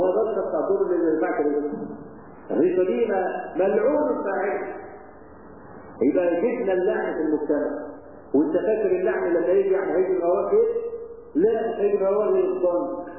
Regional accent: Egypt; احنا عادتنا كمصريين

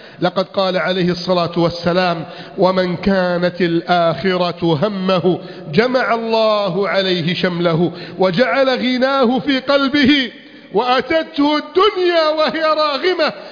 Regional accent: Egypt

